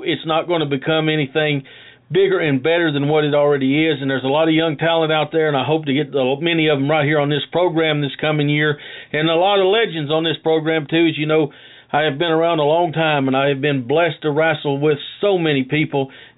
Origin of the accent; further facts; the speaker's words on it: Kingsport, Tennessee, United States; the one covering the history of East Tennessee, more importantly, the city of Kingsport, my hometown